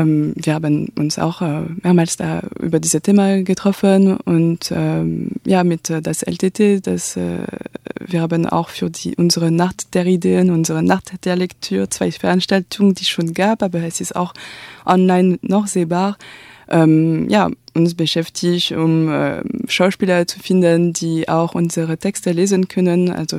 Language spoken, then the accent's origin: German; Nantes, Pays de la Loire, France; German is a second language; moved away; also born or lived in Les Sables d'Olonne / Paris; Ich bin in Nantes geboren, also neben der Bretagne in Pays de la Loire. Da war ich als Kind und später war ich in Les Sables d'Olonne und in Paris. Ganz lang, da habe ich auch studiert.